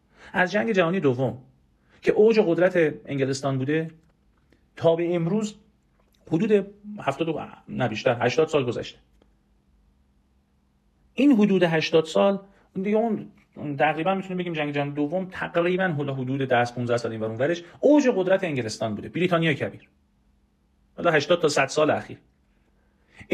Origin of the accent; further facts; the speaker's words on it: Iran; به عنوان یک ایرانی باید نسبت به این موضوعات اطلاعات داشته باشیم